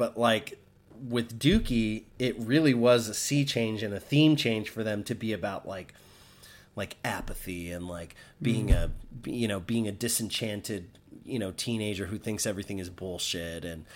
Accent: Florida, United States; born there; moved away; also born or lived in New Mexico; I remember I was still living in Florida. I moved from Florida. That's where I was born, in Florida, and I moved to New Mexico in 1995.

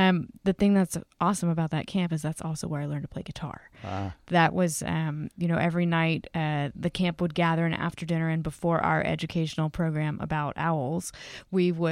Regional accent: Virginia, United States; moved away; So, no, I have always identified as having grown up in Virginia and have felt like that's who I am. And I'm just someone who got stuck in New England.

